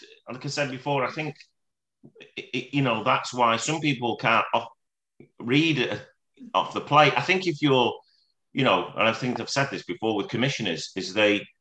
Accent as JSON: {"language": "English", "region": "Scotland", "country": "United Kingdom", "said": "So, well, I am Scottish."}